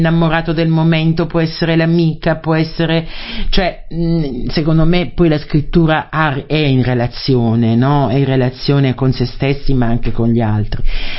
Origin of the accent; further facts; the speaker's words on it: Apulia, Italy; Io sono originaria della Puglia, quindi abitavo un primo piano di questo viale centrale, diciamo, della cittadina